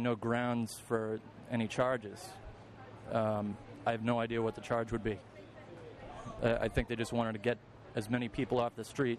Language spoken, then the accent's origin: English; Boston, Massachusetts, United States; Yeah. I'm actually not from the area. I just kind of followed the pack. I'm from Boston.